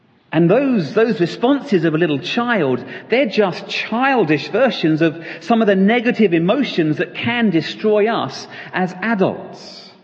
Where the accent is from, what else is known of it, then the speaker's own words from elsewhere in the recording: Caterham, South East England, United Kingdom; moved away as an adult; now in Aberdeen, United Kingdom; You'll guess from my accent, I don't hail from these parts. 2 years ago, my wife and I and our two little ones, they were little 2 years ago, moved up from Caterham in Surrey, just south of London